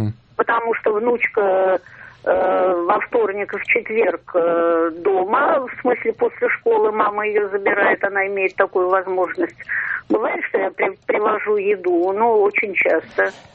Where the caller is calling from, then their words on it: Moscow, Russia; Из Москвы.